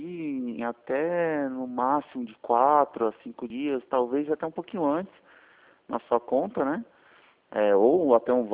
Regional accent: São Paulo, Brazil; Não, sou daqui da região de São Paulo.

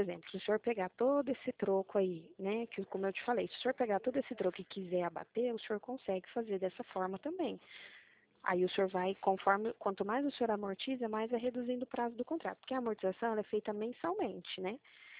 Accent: Presidente Prudente, São Paulo, Brazil; eu sou de Presidente Prudente, aqui no interior de São Paulo, né? Bem próximo.

